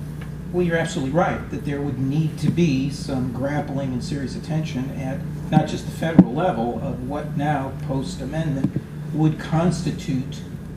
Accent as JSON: {"language": "English", "region": "Ohio", "country": "United States", "said": "I'm from Ohio, and Ohio was pretty darn strong in having some anti-monopoly laws"}